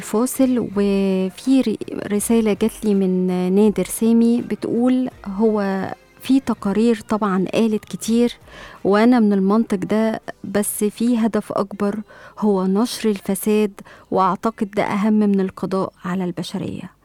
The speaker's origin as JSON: {"language": "Arabic", "country": "Egypt", "said": "احنا هنفضل احنا كمصريين ومتمسكين بديننا وبعقيدتنا"}